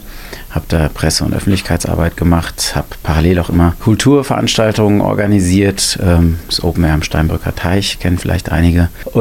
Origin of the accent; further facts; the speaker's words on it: Darmstadt, Hesse, Germany; ja, bin quasi gebürtiger Darmstädter, nicht ganz. Die erste halbe Stunde habe ich außerhalb der Stadt verbracht, aber dann kam ich mit dem Krankenwagen, weil ich eine Frühgeburt war, nach Darmstadt ins Klinikum.